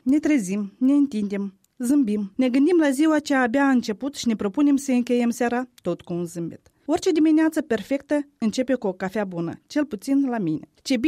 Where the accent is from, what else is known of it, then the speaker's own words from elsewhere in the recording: Băxani, Sîngerei District, Moldova; cum ar fi fost copilăria mea în Baxani